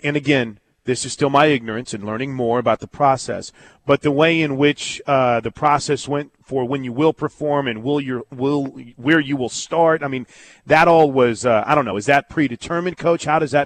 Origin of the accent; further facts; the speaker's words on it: St. Louis, Missouri, United States; I grew up in St. Louis, and I've never been familiar with the arena that you guys are performing in.